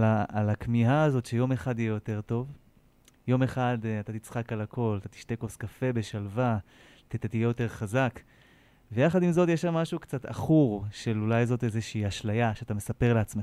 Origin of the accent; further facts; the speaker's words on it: Haifa, Haifa District, Israel; now in Ramat Gan, Israel; אני בן 34, גר ברמת גן, במקור מחיפה.